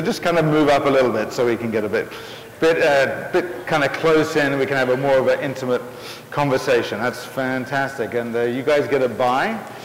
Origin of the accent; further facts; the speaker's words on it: England, United Kingdom; I'm from England, in case you didn't know.